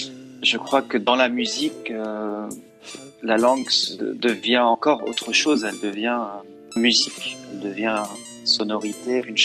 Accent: Lebanon; first language ar; French is a second language; now in France; L'arabe, c'est ma langue maternelle qui me renvoie directement au Liban, à mon enfance en fait. Le français, c'est la langue que j'ai appris à l'école quand je suis arrivé en France

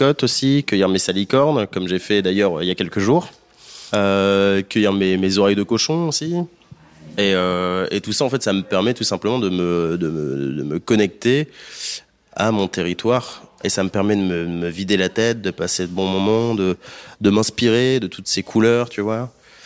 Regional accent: Hauts-de-France, France; Je suis flamand et donc j'ai grandi dans les monts des Flandres. Les monts des Flandres, c'est quand même assez sauvage.

